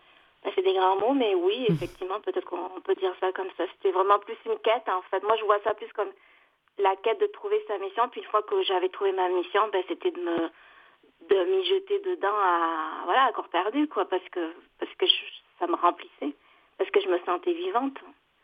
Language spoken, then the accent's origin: French; France; moved away as an adult; also born or lived in Bangladesh / United States; now in Canada; J'ai grandi en France.